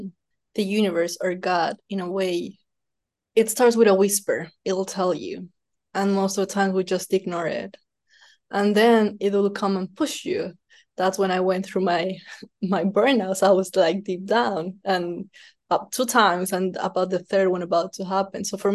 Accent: Ecuador; English is a second language; I don't think that's going to be that easy because I am from Ecuador.

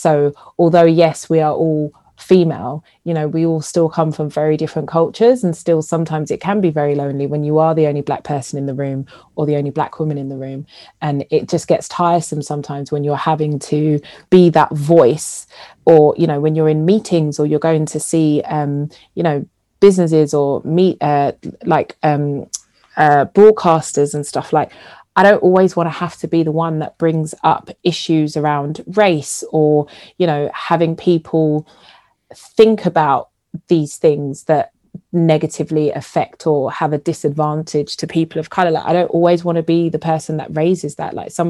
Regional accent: London, United Kingdom; I'm from South London and I'm Jamaican

